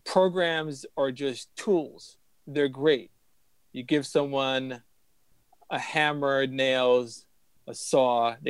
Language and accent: English; New York, United States; I'm from New York. I'm from New York.